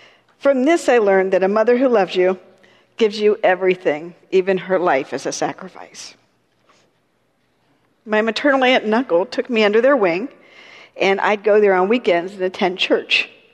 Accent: Columbus, Ohio, United States; born there; I was born in 1961 in Columbus, Ohio, so I'm a Buckeye

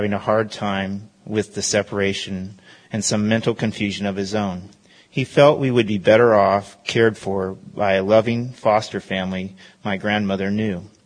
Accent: Eugene, Oregon, United States; born there; I was born in Eugene, Oregon in 1963. My sister and I grew up in a Christian home.

